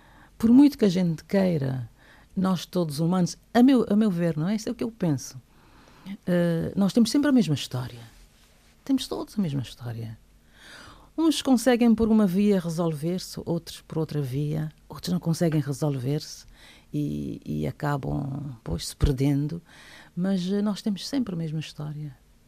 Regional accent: Cape Verde; mas eu sou de Cabo Verde, então as minhas idiosincrasias, os meus valores, os meus princípios, quando eu escrevo, vão todos parar um bocado a Cabo Verde.

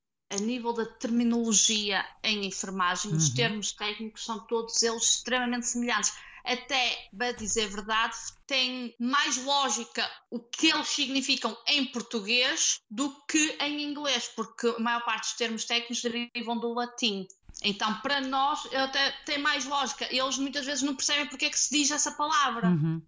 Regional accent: Portugal; now in United Kingdom; desde que saímos de Portugal, eu acho que eu nunca chegaria a conquistar metade em Portugal.

